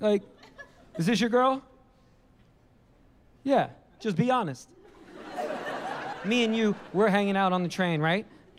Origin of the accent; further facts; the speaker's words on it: New York City, New York, United States; I grew up in New York City. New York has taught me everything I fucking know.